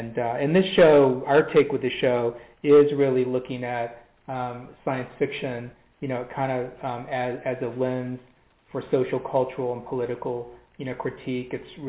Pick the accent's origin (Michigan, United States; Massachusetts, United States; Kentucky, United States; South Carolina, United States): Kentucky, United States; Louisville; born there; now in California, United States; around the town where I was born. And this was in Louisville, Kentucky at the time. I'm kind of from the Southeast originally, but have been out here in Southern California since 1990.